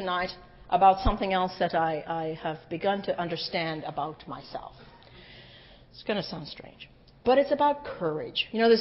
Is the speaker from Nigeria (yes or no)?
no; Ireland; I'm Irish. It was St. Patrick's Day, you know, yesterday